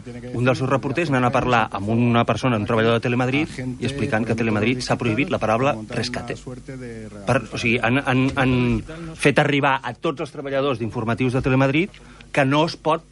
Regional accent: Catalonia, Spain

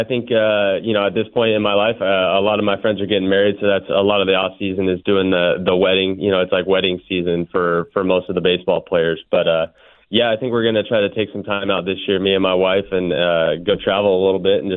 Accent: Oklahoma, United States; now in Miami, United States; it's definitely a little bit different down here in Miami than it is growing up in Oklahoma.

